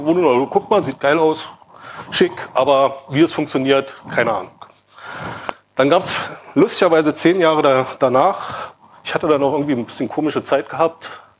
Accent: Brandenburg an der Havel, Brandenburg, Germany; Ich komme aus Brandenburg an der Havel.

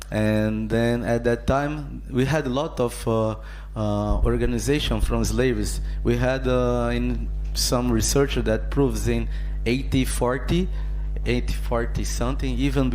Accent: Rio de Janeiro, Brazil; English is a second language; I'm from Rio de Janeiro as well.

